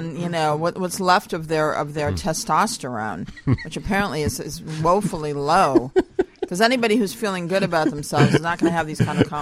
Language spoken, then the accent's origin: English; Flint, Michigan, United States; Flint, Michigan.